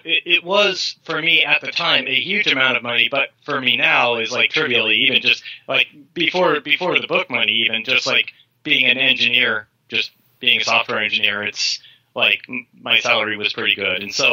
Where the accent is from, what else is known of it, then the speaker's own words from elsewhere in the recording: California, United States; No, I was from California.